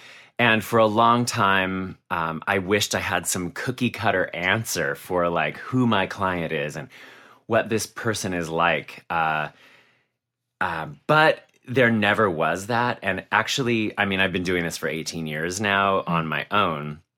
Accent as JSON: {"language": "English", "town": "Vancouver", "region": "Washington", "country": "United States", "tie": "born or raised there", "said": "I grew up in Vancouver, Washington."}